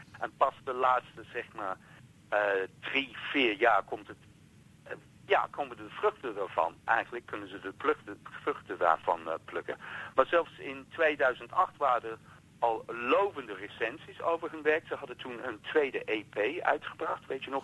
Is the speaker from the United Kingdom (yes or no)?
yes; London, United Kingdom; Maar ja, ik kom uit de buurt van Kensington in Londen.